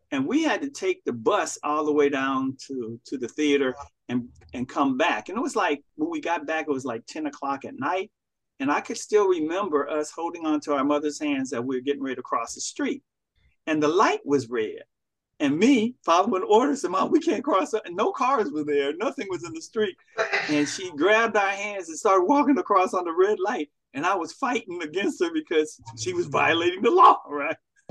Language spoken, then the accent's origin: English; Los Angeles, California, United States; I may have saw a lot of that when growing up in Los Angeles, after they moved from St. Louis to Los Angeles